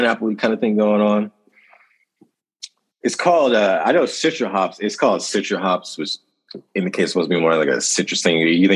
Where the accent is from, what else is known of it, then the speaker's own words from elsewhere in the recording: West Coast, United States; you know, I'm biased because I'm from the West Coast.